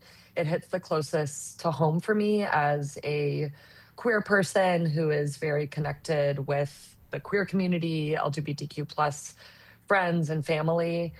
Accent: Ohio, United States; I am from rural Ohio. I am from Northeast near Cleveland.

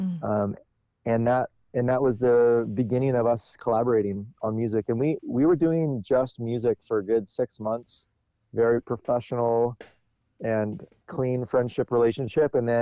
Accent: Grass Valley, California, United States; So we chose the area where I actually was raised as well. I was raised around the Grass Valley area.

